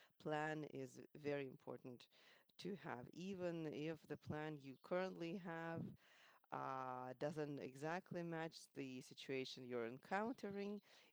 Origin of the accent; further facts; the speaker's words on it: Belarus; I'm from Belarus, and officially we have no COVID here.